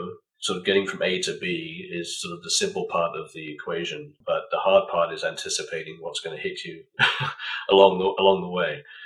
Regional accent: United Kingdom; moved away as an adult; You can probably tell from my accent, I grew up in the UK and spent the first part of my career there.

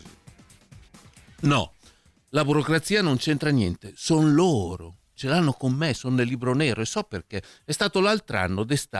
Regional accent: Emilia-Romagna, Italy; Io sono dei romagnoli che non capiscono, sì, il dialetto di Sant'Arcangelo di Romagna.

